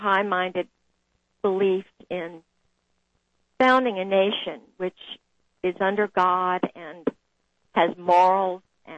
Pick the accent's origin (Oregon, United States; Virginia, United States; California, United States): Virginia, United States; I'm a Virginian, and I'm a Scottish